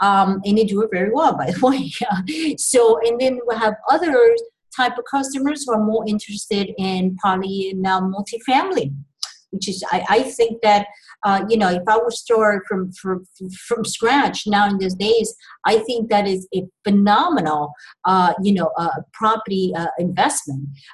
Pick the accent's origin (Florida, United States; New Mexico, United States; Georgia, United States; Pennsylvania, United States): Florida, United States; even from my home state in Florida